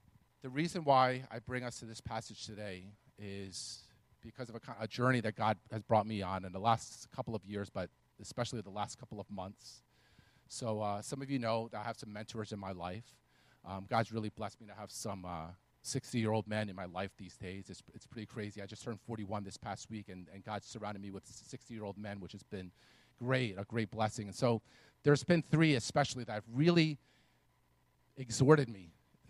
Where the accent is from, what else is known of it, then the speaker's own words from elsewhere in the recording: East Coast, United States; So growing up on the East Coast, I've been in a powerful wind, literally in a hurricane.